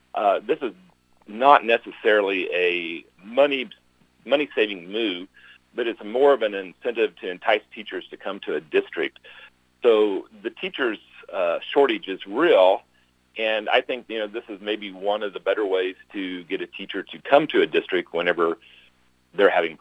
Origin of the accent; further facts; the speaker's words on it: Missouri, United States; I was born and raised here in Nottoway County.